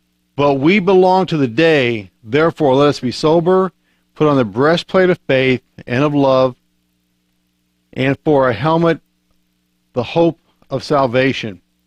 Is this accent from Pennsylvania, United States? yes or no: no; Illinois, United States; I grew up in Illinois, and one New Year's Eve, I was caught out on a lonely road.